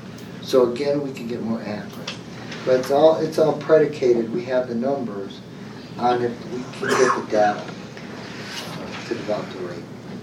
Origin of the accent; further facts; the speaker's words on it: Michigan, United States; I'm from Michigan, you've heard me say that.